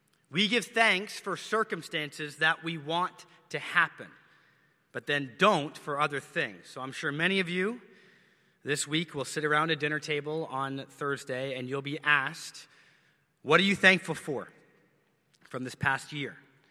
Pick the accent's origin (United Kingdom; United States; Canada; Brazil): Canada; I'm Canadian, so I know that.